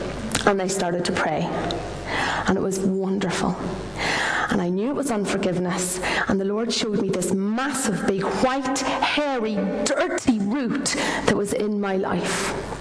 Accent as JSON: {"language": "English", "region": "Northern Ireland", "country": "United Kingdom", "said": "because I'm from County Down, and we met in Banbridge."}